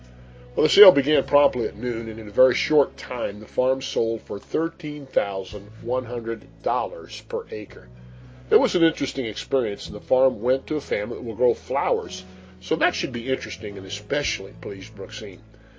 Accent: Pennsylvania, United States; And we're from Lancaster County, Pennsylvania, in the south central part of the state.

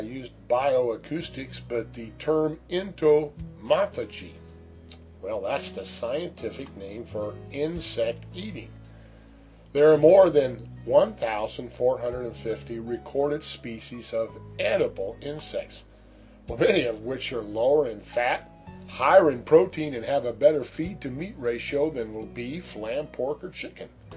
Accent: Missouri, United States; also born or lived in Pennsylvania / New England; It's a sound I recall hearing growing up in Missouri, as I mentioned, when we lived in upstate Pennsylvania, and even when we lived in the city in New England.

